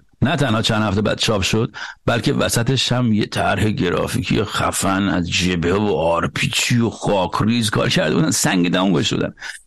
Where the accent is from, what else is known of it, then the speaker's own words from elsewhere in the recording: Iran; moved away; از ایران که اومدم بیرون